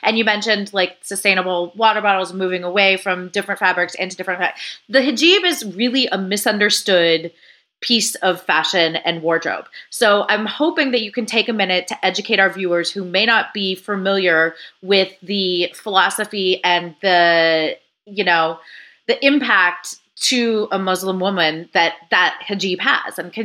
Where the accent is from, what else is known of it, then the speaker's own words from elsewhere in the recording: Ohio, United States; I grew up in Ohio, so we're neighbors.